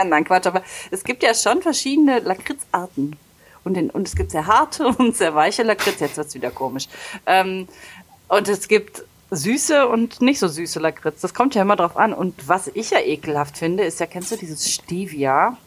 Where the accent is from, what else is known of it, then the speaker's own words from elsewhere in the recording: Bonn, North Rhine-Westphalia, Germany; Naja, guck mal, ich komme ja aus Bonn.